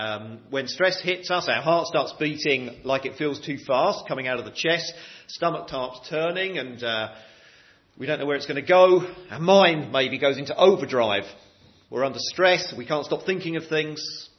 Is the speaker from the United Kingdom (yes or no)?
yes; London, United Kingdom; I'm from London. We're sort of more like that.